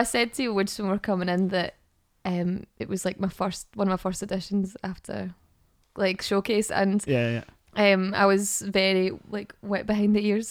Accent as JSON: {"language": "English", "town": "Airdrie", "region": "Scotland", "country": "United Kingdom", "said": "We don't know each other well, but it's because we're both from Airdrie and, like, no."}